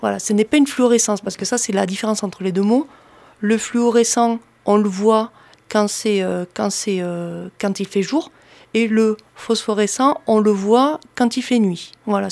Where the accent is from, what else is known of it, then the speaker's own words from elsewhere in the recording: Occitanie, France; il fait tellement bon vivre chez nous en Lozère